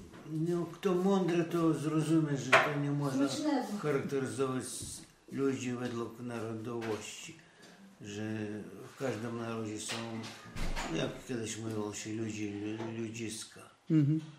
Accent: Lviv, Lviv Oblast, Ukraine; Lwowiacy, którzy zostali tu, mówią, że my nie jesteśmy za granicą. To granica się przesunęła od nas.

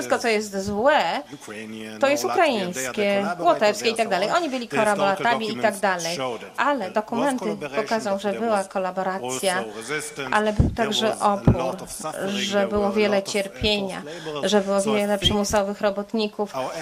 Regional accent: Israel; Polish is a second language; ja pochodzę z Izraela, może słyszycie w akcencie

